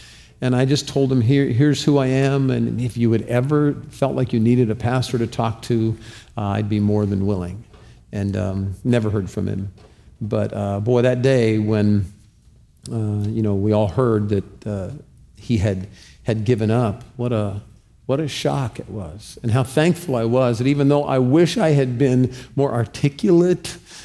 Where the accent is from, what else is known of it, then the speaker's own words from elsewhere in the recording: California, United States; I'm a pastor from California.